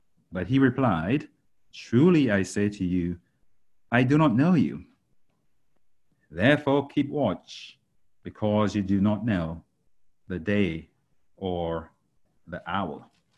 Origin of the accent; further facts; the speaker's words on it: Grenada; I grew up with lamps in Grenada because we didn't have electricity back then